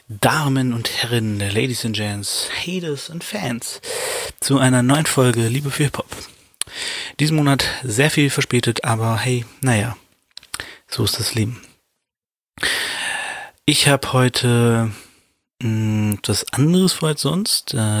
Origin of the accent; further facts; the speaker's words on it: Hanover, Lower Saxony, Germany; meine Heimatstadt mal ein bisschen in den Vordergrund drängen und sagen, hier, das ist Hannover, die Rapper gibt's alle hier in dieser Stadt.